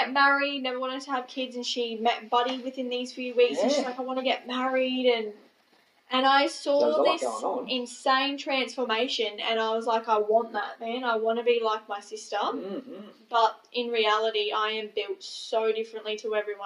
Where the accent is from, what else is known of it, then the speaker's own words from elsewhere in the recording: Australia; And I wasn't into what being an Australian teenager is.